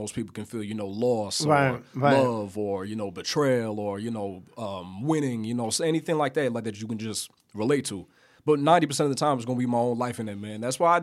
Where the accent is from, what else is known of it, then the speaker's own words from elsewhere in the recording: Arizona, United States; even back home in Arizona, you know, because really I grew up a lot in Arizona, too.